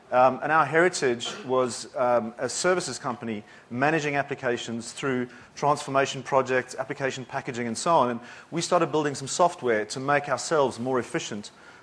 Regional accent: South Africa; now in United Kingdom; Originally, I'm from South Africa, but I live and work in the UK for AppDNA out there.

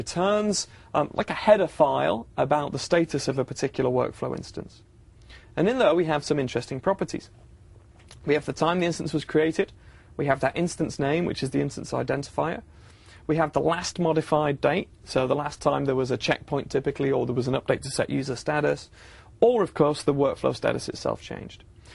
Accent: United Kingdom; I'm a Brit, so I read British news.

